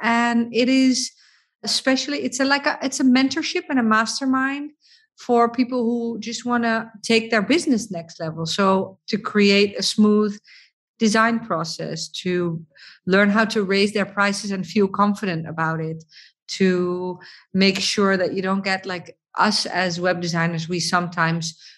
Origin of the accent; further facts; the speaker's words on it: Netherlands; this is also one of the benefits maybe of growing up in the Netherlands and just being part of that bluntness